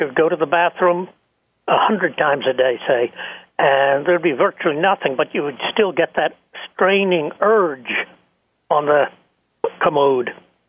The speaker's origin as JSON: {"language": "English", "country": "United States", "said": "I'm speaking as an American entitled to my views."}